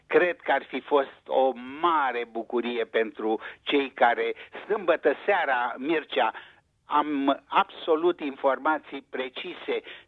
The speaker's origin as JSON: {"language": "Romanian", "town": "Bacău", "region": "Bacău County", "country": "Romania", "said": "eu sunt băcăuan, sunt moldovean"}